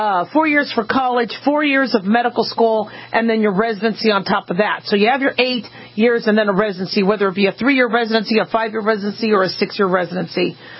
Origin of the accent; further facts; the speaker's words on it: Nevada, United States; It, you know, something about growing up in Nevada and going to school in Nevada is Nevadans really take care of you.